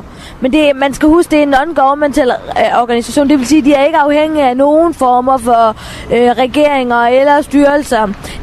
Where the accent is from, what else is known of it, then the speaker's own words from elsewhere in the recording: Sri Lanka; now in Denmark; at jeg kommer fra Sri Lanka, og et land, hvor der er plads til alle, ligesom i Danmark.